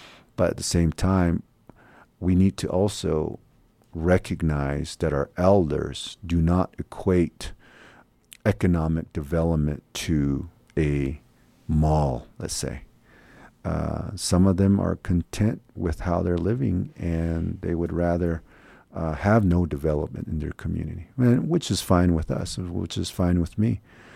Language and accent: English; Shonto, Arizona, United States; I come from Shonto, Arizona. We just recently put a new C-Store gas station there.